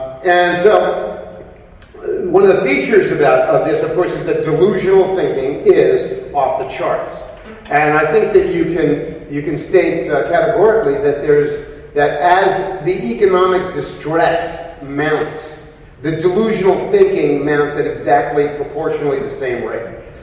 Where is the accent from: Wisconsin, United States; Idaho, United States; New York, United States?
New York, United States; New York City; I came of age in New York City. I grew up in New York City, and I came of age during the Mad Men era.